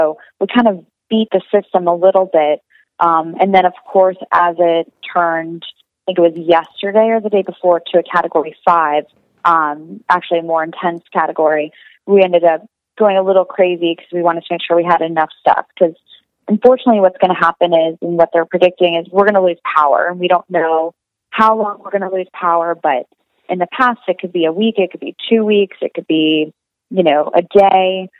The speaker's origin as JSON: {"language": "English", "region": "Florida", "country": "United States", "tie": "born or raised there", "said": "Yeah, it's so funny because I grew up in South Florida, and my whole life they talk about hurricane preparation"}